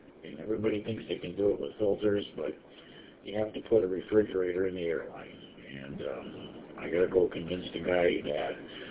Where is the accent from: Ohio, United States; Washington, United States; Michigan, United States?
Michigan, United States; Paw Paw; Well, you know, Kalamazoo, which is where I grew up in Pawpaw